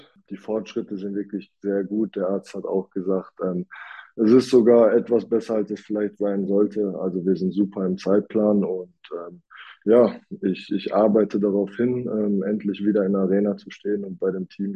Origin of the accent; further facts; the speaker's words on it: Hagen, North Rhine-Westphalia, Germany; Ich meine, ich komme aus Hagen, war nie wirklich weiter weg als 30 Minuten, war immer in der Region NRW